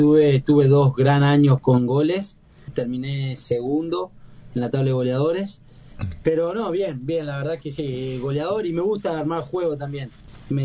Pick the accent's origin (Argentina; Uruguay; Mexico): Argentina; Córdoba; also born or lived in Carlos Paz / Porteña; Nací en Córdoba Capital, en barrio Alberdi. Después estuve un tiempo viviendo en barrio Don Bosco.